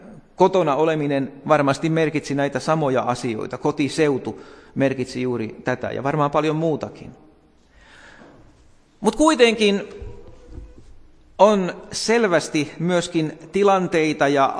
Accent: Forssa, Tavastia Proper, Finland; olen syntyisin Forssasta, olen elänyt tehtaan varjossa lapsuuteni.

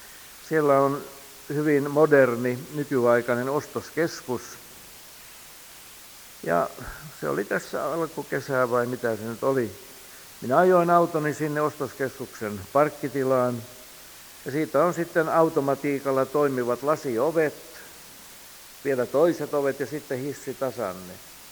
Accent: Helsinki, Uusimaa, Finland; mä olen ihan paljasjalkainen helsinkiläinen

